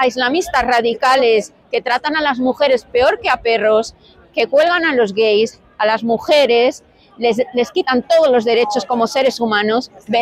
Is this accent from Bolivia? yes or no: no; Spain; mi marido, yo soy española